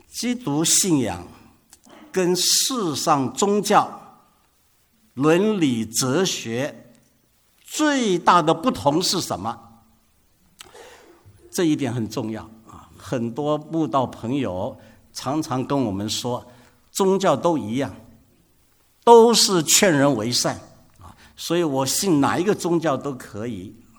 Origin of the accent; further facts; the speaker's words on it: China; 我们中国人最受儒家思想影响最大